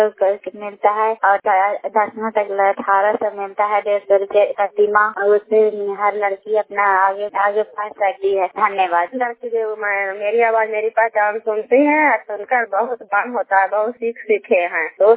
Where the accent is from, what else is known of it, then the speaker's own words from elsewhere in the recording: Kalyanpur, Bihar, India; घर कल्याणपुर वाली बेल्ट पंचायत प्रखंड टंडी जिला ननंदा की निवासी हूँ।